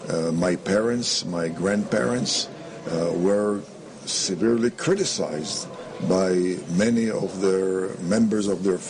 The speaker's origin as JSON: {"language": "English", "town": "Jerusalem", "region": "Jerusalem District", "country": "Israel", "tie": "born or raised there", "also_born_or_lived": "Tel Aviv", "said": "Well, I grew up, I was born in Tel Aviv, and then relocated to Jerusalem, where I live, reside until today."}